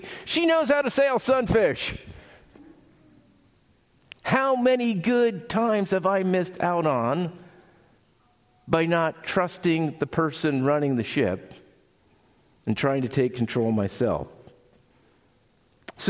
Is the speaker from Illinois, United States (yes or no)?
no; Pennsylvania, United States; I grew up landlocked in Pennsylvania. The only piece of water flowing through the town was the Juniata River.